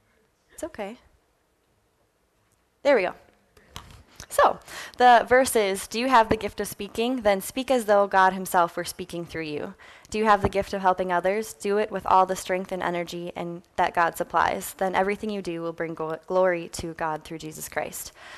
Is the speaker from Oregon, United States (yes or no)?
no; Inver Grove Heights, Minnesota, United States; I grew up in Invergrove Heights, Minnesota, just south of the Twin Cities, and went to Rosemount High School.